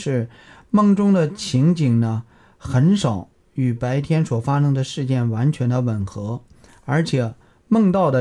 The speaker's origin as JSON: {"language": "Chinese", "country": "China"}